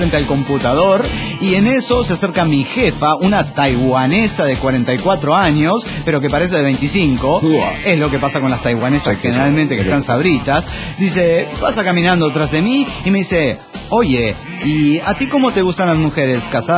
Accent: Mexico City, Mexico; del DF mexicano.

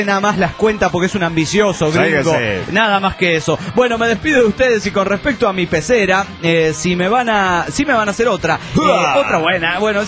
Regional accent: Misiones, Argentina; Hola, soy el gringo de Misiones Argentina.

